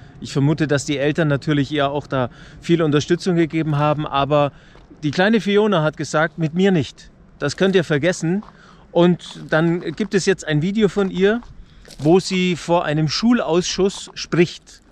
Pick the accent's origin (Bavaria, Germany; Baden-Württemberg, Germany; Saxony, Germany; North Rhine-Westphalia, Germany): Bavaria, Germany; Munich; Willkommen an der Isar, meine Heimat, hier im Norden von München.